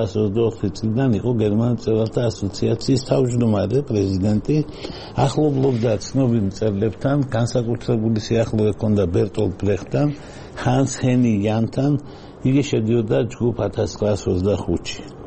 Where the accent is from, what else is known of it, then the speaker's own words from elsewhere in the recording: Batumi, Adjara, Georgia; born there; მე დავიბადე ქალაქში